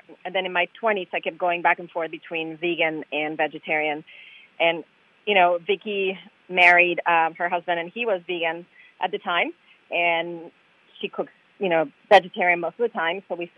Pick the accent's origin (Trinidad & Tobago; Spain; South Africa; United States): Spain; Barcelona, Catalonia; I was born and raised in Barcelona, Spain